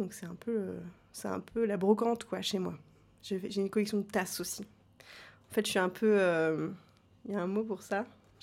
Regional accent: Le Havre, Normandy, France; Moi, je venais du Havre.

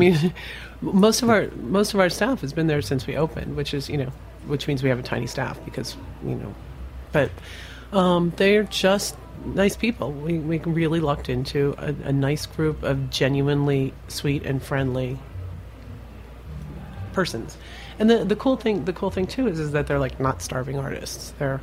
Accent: Pennsylvania, United States; also born or lived in Baltimore / Washington, D.C.; now in New York, United States; I'm from Pennsylvania. Okay. I'm trained as a pastry chef. I went to pastry school in Baltimore.

